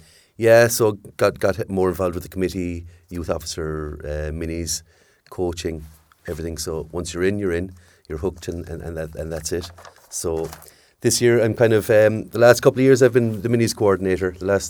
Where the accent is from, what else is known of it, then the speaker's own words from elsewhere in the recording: Cobh, Munster, Ireland; now in Youghal, Ireland; I'm an East Cork man, but I'm from Cove originally, so a blow-in, as they say. I came down to Youghal a good few years ago